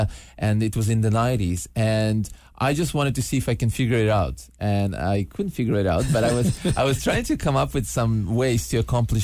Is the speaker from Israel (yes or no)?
yes; Israel; also born or lived in Belarus; now in Vancouver, Canada; It's called Belarus, and I grew up in Israel.